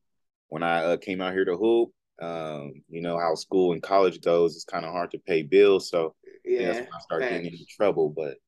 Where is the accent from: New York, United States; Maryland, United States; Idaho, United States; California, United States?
California, United States; Oakland; also born or lived in San Francisco; Yeah, I'm from Oakland. So born in San Francisco, raised in Oakland. Also raised in everywhere in the Bay too.